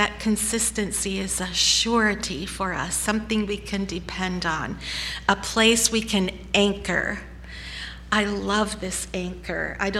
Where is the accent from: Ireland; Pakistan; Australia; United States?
United States; Michigan; Where I grew up in Michigan, and I'm sure it was the same way in Pennsylvania, but when I was young and we lived by the lake